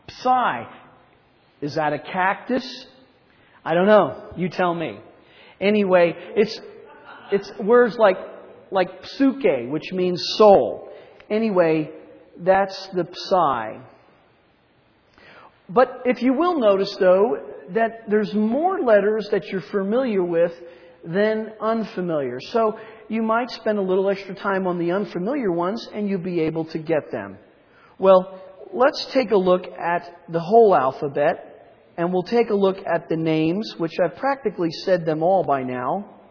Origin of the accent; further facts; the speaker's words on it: Reading, Pennsylvania, United States; I came from Pennsylvania, and of course, the baseball team is the Philadelphia Phillies, and they have a P on the front of their hat. Well, I lived in a town near Philadelphia. It was called Reading.